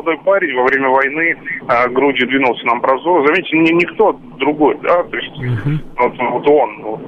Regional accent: Samara, Samara Oblast, Russia; Я сам из Самары.

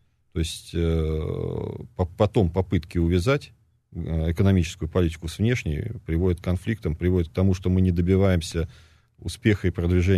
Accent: Moscow, Russia; Да, вот я родился в Москве. В Москве по одной из линий у меня предки живут с середины 19 века.

